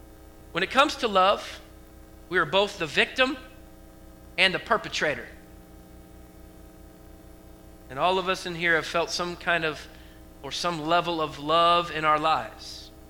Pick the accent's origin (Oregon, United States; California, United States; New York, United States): Oregon, United States; Portland; it's because I'm from Oregon and I grew up and raised right outside of Portland, so that's kind of cool.